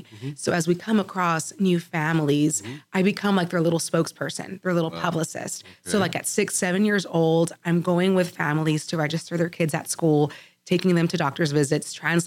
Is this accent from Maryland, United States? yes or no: yes; Baltimore, Maryland, United States; also born or lived in Texas; I was born in the Valley, but I was raised in Baltimore, Maryland.